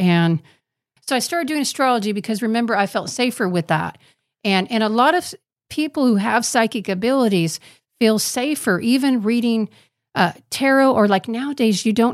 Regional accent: Kansas, United States; I'm from the Bible Belt because I'm from Kansas, right?

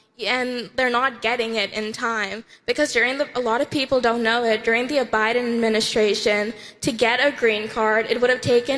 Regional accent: India; now in United States; Like, my family, we're from India. The quotas are so bad, and they're still open, and they're taking the money.

